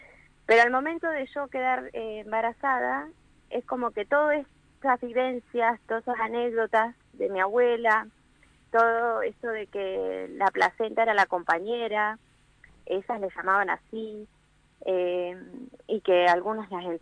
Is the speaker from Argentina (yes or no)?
yes; Ingeniero Jacobacci, Río Negro, Argentina; born there; yo nací en Jacobacci, ¿no? En el hospital.